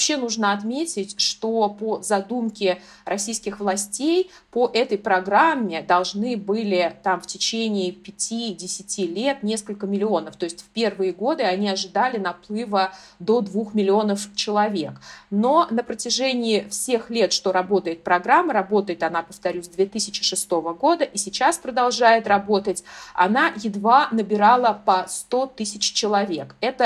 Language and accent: Russian; Uzbekistan; я сама родом из Узбекистана